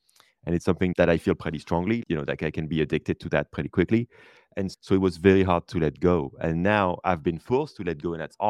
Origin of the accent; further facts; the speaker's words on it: France; English is a second language; I was working remotely from my hometown in France.